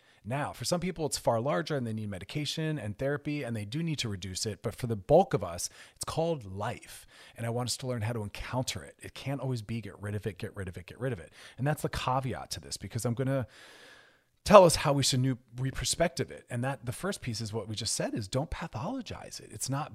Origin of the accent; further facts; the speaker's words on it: Philadelphia, Pennsylvania, United States; accent: Philly; my Philly accent.